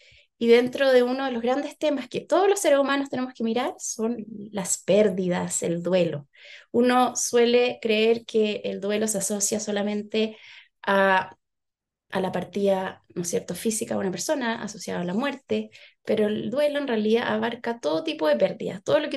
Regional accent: Chile; also born or lived in Peru; yo soy chilena, viví 11 años en Perú, me encanta Perú, amo Perú.

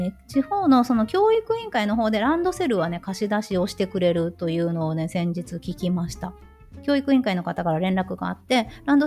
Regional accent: Tokushima, Japan; 自分の実家の徳島に帰る予定がなかったとしてね

